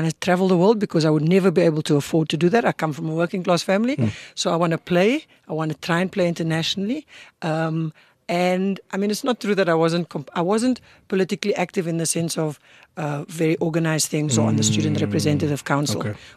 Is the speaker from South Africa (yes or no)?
yes; Cape Town, Western Cape, South Africa; So, I mean, I grew up in the Cape Flats in Cape Town